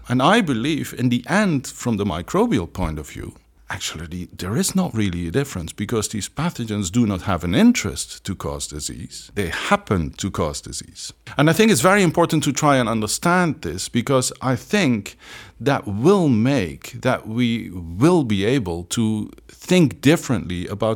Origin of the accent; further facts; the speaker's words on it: Maastricht, Limburg, Netherlands; born there; English is a second language; I'm Dutch. I was born in Maastricht, son of a fruit grower and a teacher.